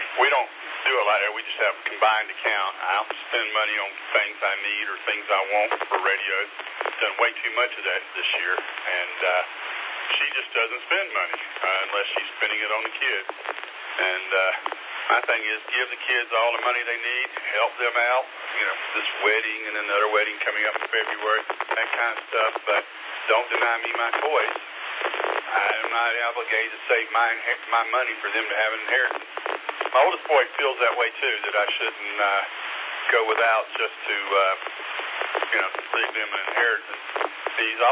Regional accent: the South, United States; I was born and raised in the South

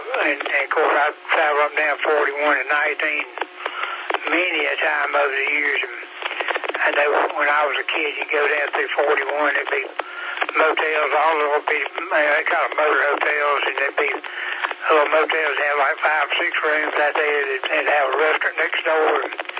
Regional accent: Harville, United States; where I was, I'm from Harville, and we had a cotton gin in Harville when I was a kid.

